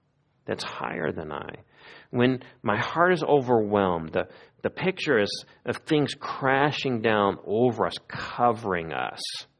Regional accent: Missouri, United States; I grew up in Missouri, so by the time I went to Yosemite, I was almost 18.

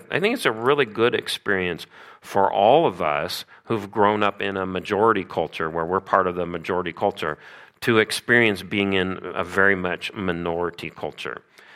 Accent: Missouri, United States; that's probably a good experience for me to have growing up in Missouri and not experiencing much cross-culturally.

